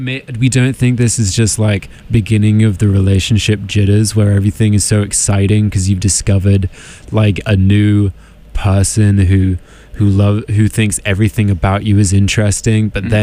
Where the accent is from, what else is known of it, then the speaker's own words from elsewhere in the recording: England, United Kingdom; I'm English. I didn't learn anything about Mexico as a child.